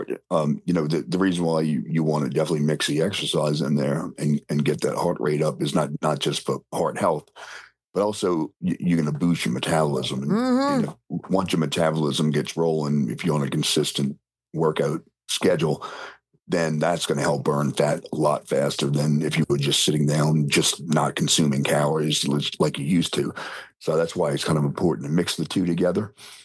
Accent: New Orleans, Louisiana, United States; But that being said, yeah, I am from New Orleans, and we can cook as healthy as we want to.

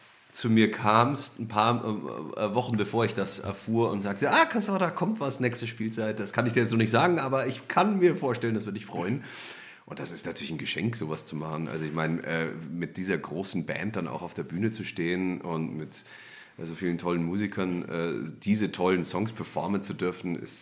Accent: Munich, Bavaria, Germany; in München, wo ich herkomme

